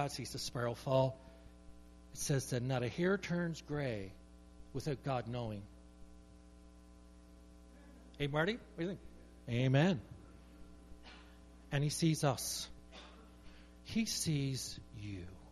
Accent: Newfoundland and Labrador, Canada; Now, I grew up in Newfoundland, right beside the ocean, and we saw lots and lots of strong storms, didn't we?

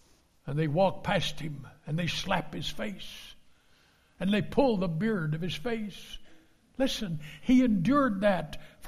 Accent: Texas, United States; I think of what I grew up with in Texas, the locust tree.

